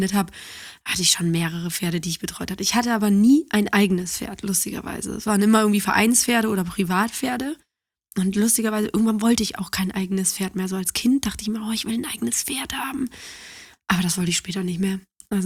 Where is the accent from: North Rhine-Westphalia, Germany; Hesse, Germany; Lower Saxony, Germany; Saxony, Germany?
North Rhine-Westphalia, Germany; Cologne; also born or lived in Düsseldorf; Ich bin ja Kölnerin mit Leib und Seele.